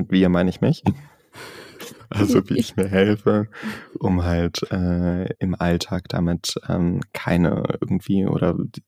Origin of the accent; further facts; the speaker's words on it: Singapore; Ich bin ja in Singapur aufgewachsen.